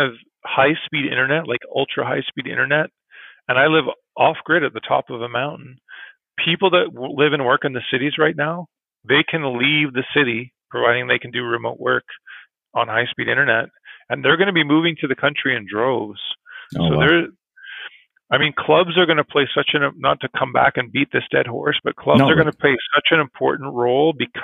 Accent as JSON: {"language": "English", "region": "Nova Scotia", "country": "Canada", "also_born_or_lived": "Ontario", "said": "I came from Nova Scotia, so that's, we're from the east."}